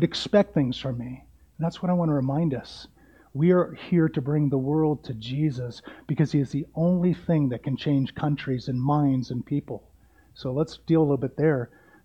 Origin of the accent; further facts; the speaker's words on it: United States; remember, I'm an American